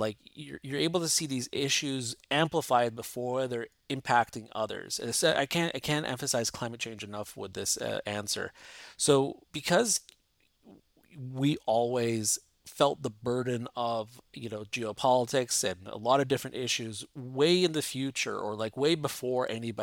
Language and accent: English; Lebanon; now in Canada; I'm Lebanese by heritage. I mean, I'm Lebanese as well right now. And, you know, growing up in Lebanon